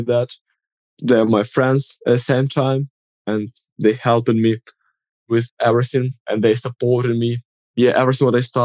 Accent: Ukraine; English is a second language; when I say that I'm from Ukraine, they're always very happy

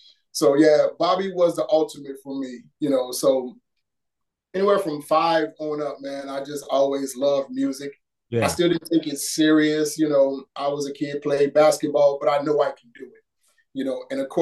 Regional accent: Chicago, Illinois, United States; now in Minneapolis, United States; But, you know, growing up in Chicago, that's kind of like what that inspired, you know, for me.

